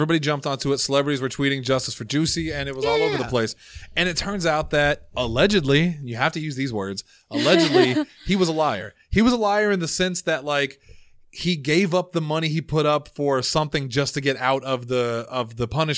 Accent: Illinois, United States; born there; I was born in Illinois. I can talk about Illinois.

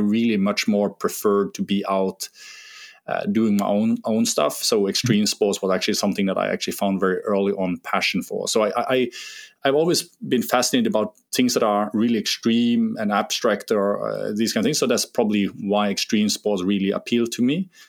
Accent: Eidfjord, Vestland, Norway; I grew up just outside of Eidfjord where Norseman is.

